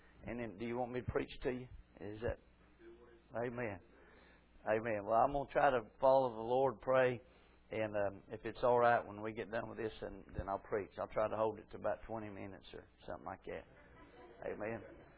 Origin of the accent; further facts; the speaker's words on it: United States; But being an American, there's a little bit of an anti-American spirit down there because of the coca production in Bolivia.